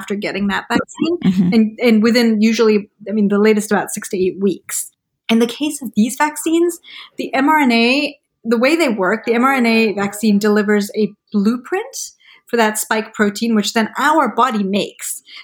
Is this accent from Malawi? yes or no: yes; Malawi; I grew up in Malawi in Central Africa and we didn't have, you know, huge access to vaccines.